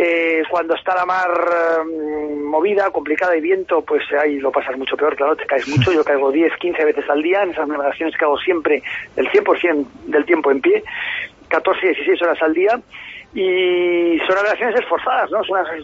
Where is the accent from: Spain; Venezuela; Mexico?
Spain; Pamplona, Navarre; born there; Yo soy español, sobre todo mi abuela era catalana, de Mataró, soy nacido en Pamplona … de Lexaca, del norte de Navarra. Tengo una vinculación con Soria absoluta, desde hace pues muchos siglos